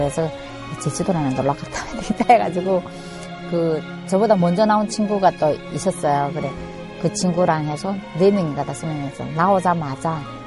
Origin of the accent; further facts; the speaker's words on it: North Korea; accent: North Korean; now in South Korea; 근데 그때는 이제 한국 온 지 1년 째고 넘었으니까 완전히 진짜 북한 사투리 쓰잖아요.